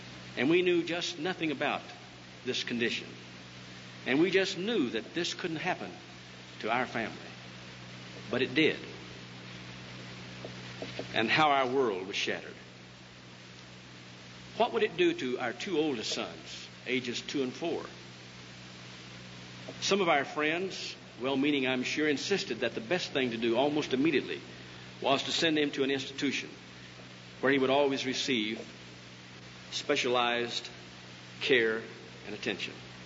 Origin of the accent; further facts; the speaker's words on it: Missouri, United States; We're both from Missouri.